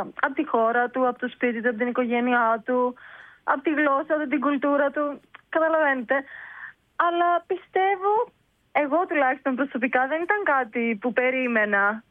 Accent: Volos, Thessaly, Greece; moved away; Εμείς κιόλας καταγόμαστε από το Βόλο. Δηλαδή, μέχρι που φύγαμε από την Ελλάδα, ήμασταν στο Βόλο. Οπότε, ακόμα και η Αθήνα είναι κάτι καινούργιο για μας.

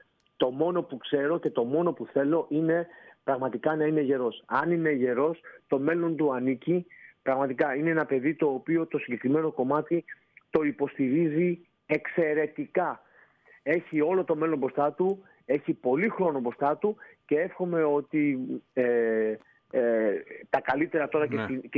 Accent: Greece; εμείς οι Έλληνες

